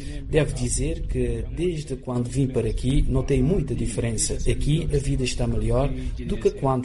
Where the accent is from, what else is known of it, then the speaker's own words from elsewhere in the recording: Guinea-Bissau; moved away as an adult; now in Cape Verde; Saí da Guiné-Bissau para Cabo Verde na procura de uma vida melhor. Estou bem, graças a Deus, porquanto a vida aqui é diferente da que tinha no meu país.